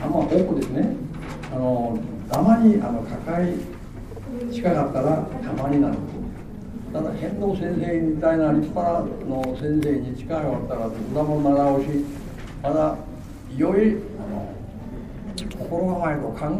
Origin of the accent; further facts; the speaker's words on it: China; born there; Japanese is a second language; 幼い時から私は中国で生まれて、そして中国語で勉強したら、その以後はですね、韓国語習って